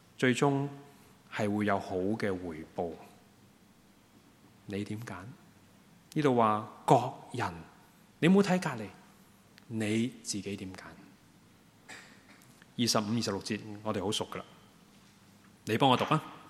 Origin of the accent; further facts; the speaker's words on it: Hong Kong; 或者用回我们香港人熟悉的一些例子，